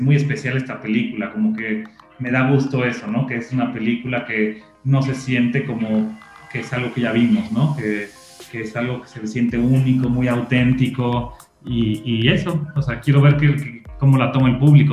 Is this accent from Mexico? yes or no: yes; Mexico; también nos sentimos identificados como mexicanos